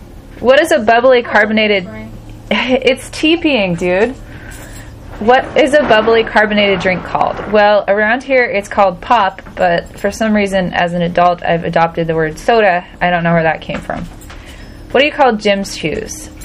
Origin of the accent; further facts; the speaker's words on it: Puget Island, Washington, United States; I'm from Puget Island, but I say Kathlamet, Washington, USA.